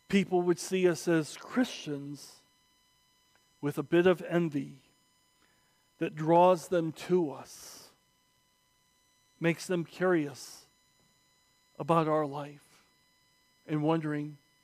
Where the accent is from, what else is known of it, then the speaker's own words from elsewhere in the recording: Indiana, United States; also born or lived in Arkansas; I was born in Arkansas and raised in Indiana.